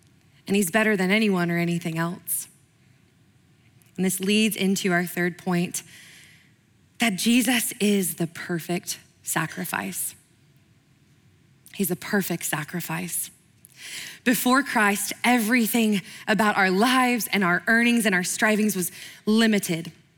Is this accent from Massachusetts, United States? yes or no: no; Oklahoma, United States; which growing up in Oklahoma, like, not always a ton of interactions you have in the Bible Belt with people that have no frame of reference.